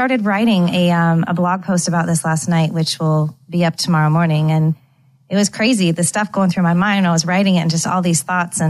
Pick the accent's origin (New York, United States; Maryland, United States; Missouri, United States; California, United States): California, United States; San Jose; But back home, and you know, I grew up in San Jose, California, and I started bartending at this hotel lounge.